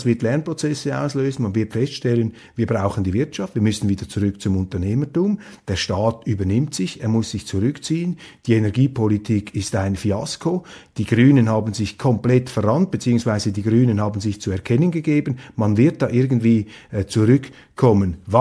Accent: Switzerland; ich bin ein Schweizer

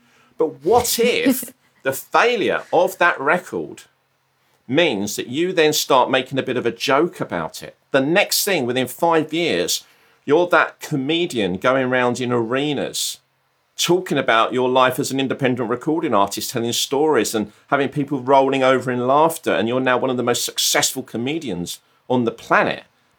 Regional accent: Brighton, South East England, United Kingdom; And we always used to joke, and I'm from Brighton, and down south, good old Southern. I lived in Brighton.

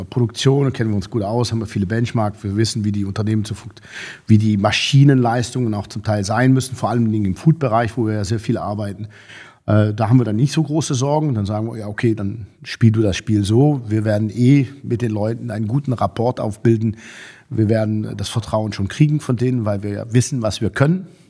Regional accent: Eifel, Germany; Ich komme aus der Eifel, da gibt es viel Regen.

